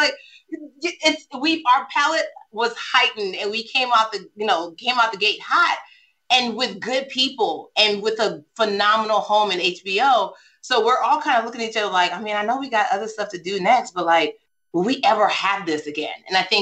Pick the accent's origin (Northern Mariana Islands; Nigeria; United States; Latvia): Nigeria; because I'm Nigerian.